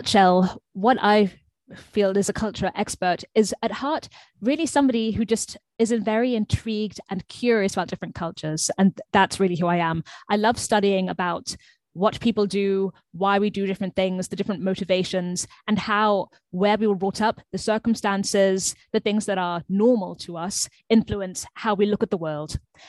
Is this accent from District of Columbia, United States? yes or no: yes; Washington, District of Columbia, United States; born there; also born or lived in United Kingdom / Zimbabwe; from my birth, I was living cross-culturally because my family is Zimbabwean, but I was born in America while my parents were living there for a few years as expats and living in Washington, D.C.